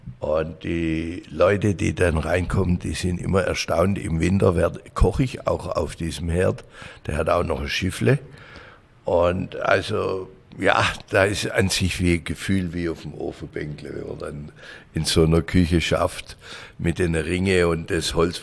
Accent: Langenburg, Baden-Württemberg, Germany; ich werde dieses Jahr 69 Jahre. Bin geboren in Hohenlohe, aufgewachsen in Bechlingen-Langenburg. Dort habe ich auch meine Jugend verbracht

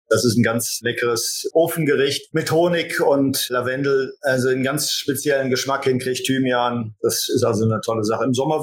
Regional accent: Rhineland, Germany; Und natürlich als Rheinländer liegt das in der DNA, ist man natürlich auch ein bisschen gesellig.

